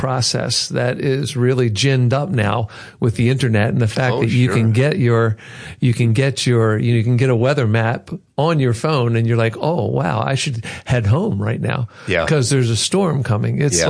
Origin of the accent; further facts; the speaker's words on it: Baltimore, Maryland, United States; we are from Baltimore. We are sort of Southern